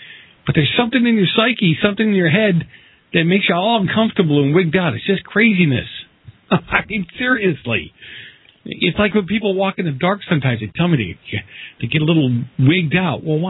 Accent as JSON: {"language": "English", "region": "East Coast", "country": "United States", "tie": "born or raised there", "said": "Although, I grew up on the East Coast."}